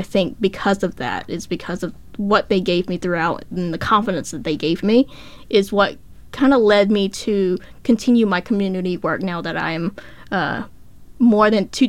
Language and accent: English; Louisiana, United States; born there; And I was born in Louisiana in a small town.